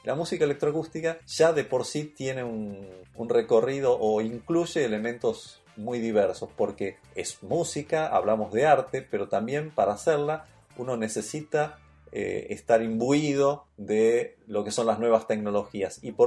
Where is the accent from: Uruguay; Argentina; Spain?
Argentina; Buenos Aires; Yo nací en Buenos Aires y viví la mayor parte de mi vida en Argentina